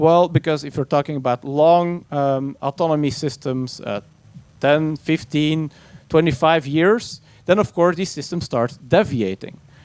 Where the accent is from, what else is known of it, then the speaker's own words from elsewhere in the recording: Belgium; I'm from Belgium, and our nuclear reactors are as stable as the mental state of our politicians